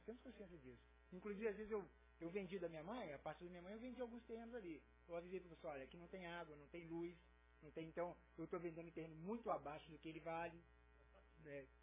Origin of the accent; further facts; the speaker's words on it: Volta Redonda, Rio de Janeiro, Brazil; eu sou de Volta Redonda.